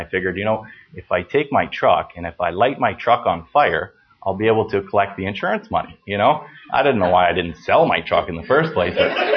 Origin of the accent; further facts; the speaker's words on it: Stony Plain, Alberta, Canada; born there; I was born in Stony Plain, Alberta. I born in a Catholic family.